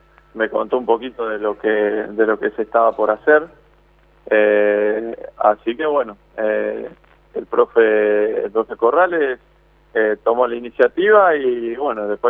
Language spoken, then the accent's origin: Spanish; Jujuy, Argentina; moved away; la verdad que más maduro que de lo que salí de Jujuy, seguro. Ya con 30 años y en los lugares que estuve